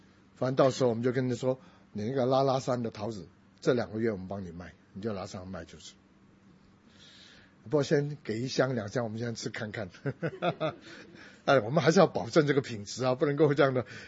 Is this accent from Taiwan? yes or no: yes; Taipei, Taiwan; 我们台北人真太丰富了